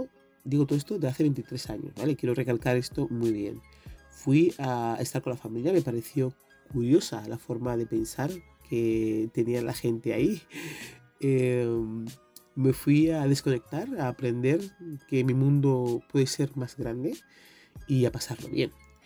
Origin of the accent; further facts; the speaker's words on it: Equatorial Guinea; me vuelvo a mi país de origen. Así, siempre estará bien Guinea Ecuatorial.